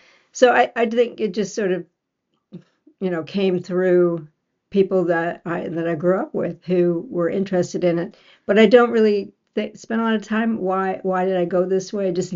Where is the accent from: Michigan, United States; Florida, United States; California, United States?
Michigan, United States; moved away as an adult; I was born in Michigan and I left there when I was 18 to hitchhike across the country.